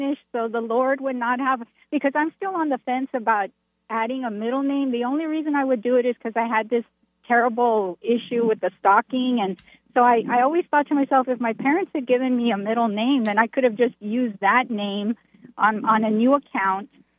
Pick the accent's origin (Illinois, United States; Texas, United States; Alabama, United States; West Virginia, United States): Texas, United States; I grew up in Central Texas.